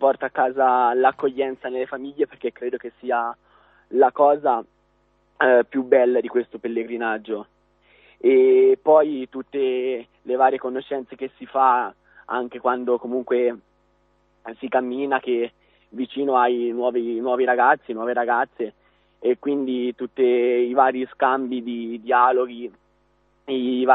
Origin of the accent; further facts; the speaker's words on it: Ostra, Marche, Italy; vengo da Ostra, ho 16 anni, ne faccio 17 a dicembre